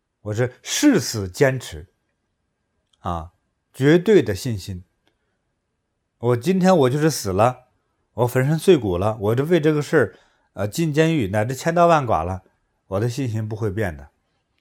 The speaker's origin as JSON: {"language": "Chinese", "country": "China", "said": "就是我们中国人有很多一些学派，就是叫做中庸派嘛。"}